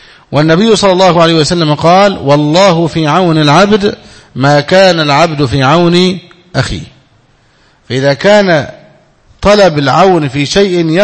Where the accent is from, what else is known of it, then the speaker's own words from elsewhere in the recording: Egypt; وله قبر عندنا في مصر في القاهرة